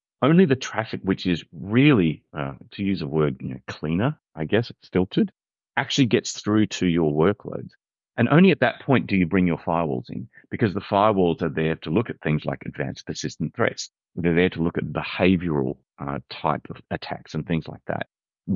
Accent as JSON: {"language": "English", "town": "Perth", "region": "Western Australia", "country": "Australia", "said": "And again, you mentioned earlier that I'm from Perth. One of the things that we're completely aware of here is that we are a long way from anywhere"}